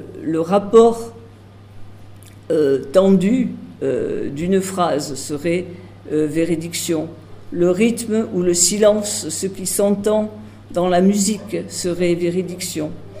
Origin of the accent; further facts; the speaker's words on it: Bordeaux, Nouvelle-Aquitaine, France; J'ai oublié de vous dire, je suis bordelaise.